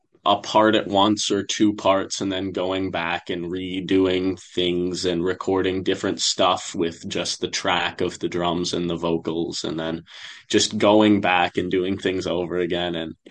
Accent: Northfield, Minnesota, United States; We're all from Northfield.

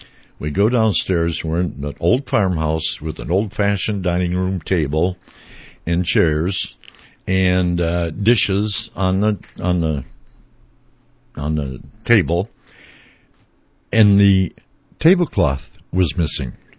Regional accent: St. Paul, Minnesota, United States; And I was from St. Paul, and I had never seen a tornado damage before.

